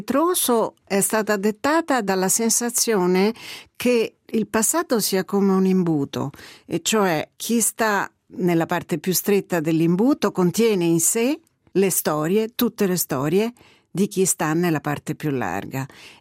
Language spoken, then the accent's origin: Italian; Rome, Lazio, Italy; accent: Roman Italian; first language it; la mia lingua madre è l'italiano, che come gli ascoltatori e le ascoltatrici se ne staranno rendendo conto è un italiano di Roma. Però studiando in una scuola francese la lingua più di cultura, diciamo, è stata sempre per me il francese.